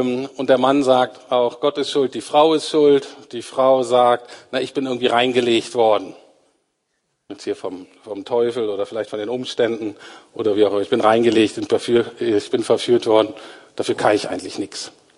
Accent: Germany; Da sind wir Deutsche ja ganz weit vorne.

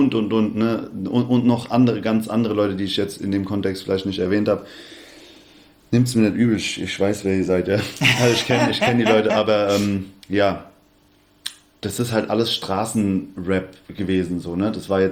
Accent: Hesse, Germany; accent: Hessian; Ich babbel ja auch hessisch oder kann hessisch babbeln, wenn ich das möchte.

